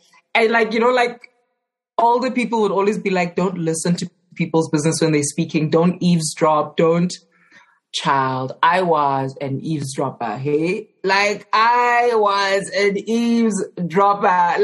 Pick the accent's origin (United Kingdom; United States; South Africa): South Africa; Johannesburg, Gauteng; I grew up in Johannesburg, specifically in Alexandra. And then, yeah, we've moved around as a family, but I'm still based in Johannesburg right now.